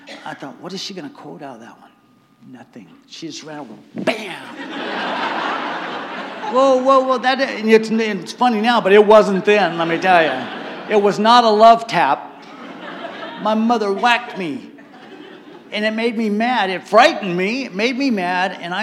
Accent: Newport Beach, California, United States; I grew up in Newport Beach

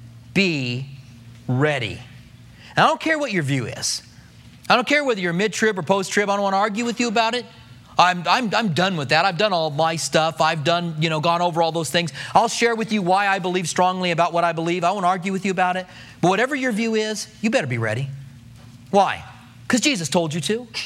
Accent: United States; You're right, I am an American.

